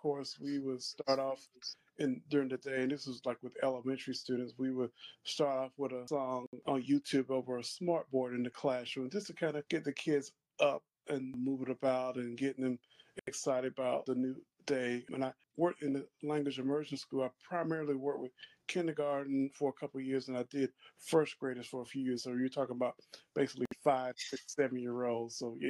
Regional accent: South Carolina, United States; relocated back to my home state here in South Carolina.

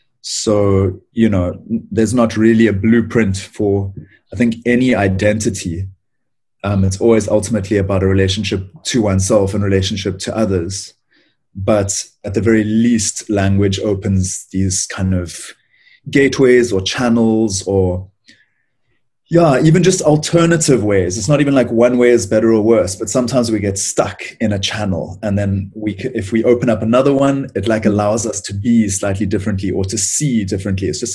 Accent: Cape Town, Western Cape, South Africa; So, I was raised in Cape Town without any particularly spiritual background or infrastructure, we might say

